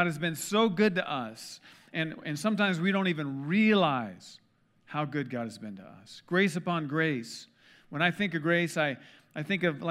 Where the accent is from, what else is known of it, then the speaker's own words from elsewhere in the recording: Des Moines, Iowa, United States; I'm from Iowa. My wife and I are both from Des Moines, Iowa, and we go back every year to see family